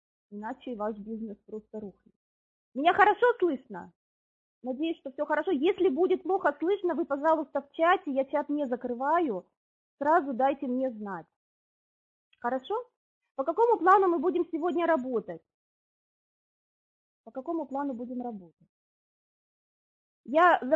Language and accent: Russian; Far East, Russia; now in Turkey; Я уже 7 лет живу в Турции, а сама я с Дальнего Востока.